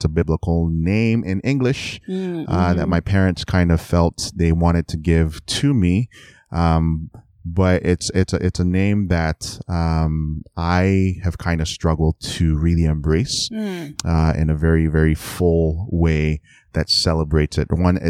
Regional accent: Nigeria; I grew up in Nigeria, and so even if you ask me today what my identity is, culturally I would say I'm Nigerian. Racially I would say I'm Black. But ethnically, like I would even go down to the actual people group that my father is from, which is the Idoma people group in Nigeria.

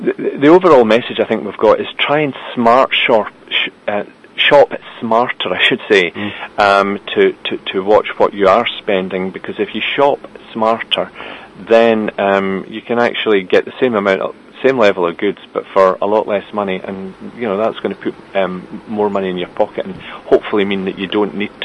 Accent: United Kingdom; we are British

